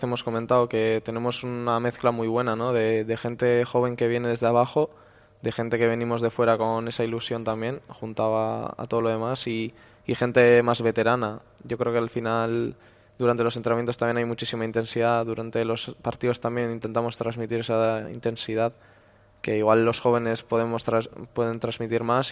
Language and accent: Spanish; Barakaldo, Basque Country, Spain; al final yo de Baracaldo, mi pueblo está a 40 minutos aproximadamente